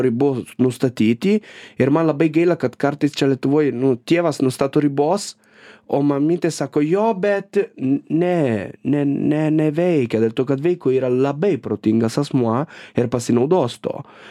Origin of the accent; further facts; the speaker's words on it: Italy; aš nepykite, esu italas